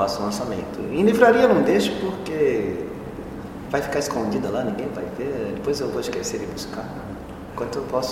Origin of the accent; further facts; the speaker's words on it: Santos, São Paulo, Brazil; Eu cresci vendo futebol de várzea em Santos.